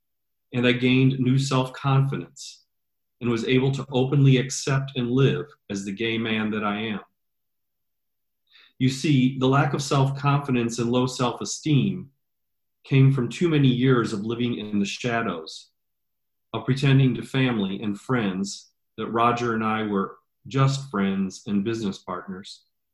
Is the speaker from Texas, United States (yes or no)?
no; Wisconsin, United States; And I was able to return to my hometown here in Wisconsin to share my real and authentic self with my three siblings and their families, as well as a host of friends.